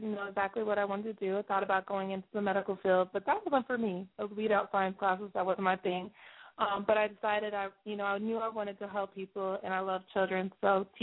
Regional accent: Ohio, United States; You're going to Ohio. That's my home state.

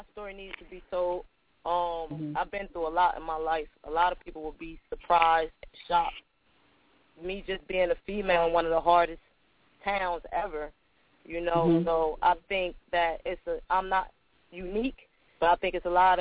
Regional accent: Trenton, New Jersey, United States; I'm from New Jersey, Trenton, New Jersey, and I reside around a place called Calhoun, Ingham Avenue, and they call it North Side. That's the north side of Trenton.

